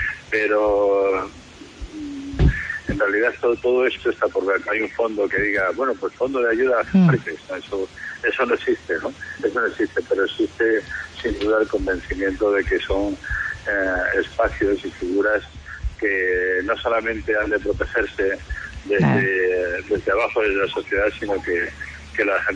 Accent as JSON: {"language": "Spanish", "region": "Extremadura", "country": "Spain", "said": "como los extremeños estamos tan acostumbrados a la lista del patrimonio mundial"}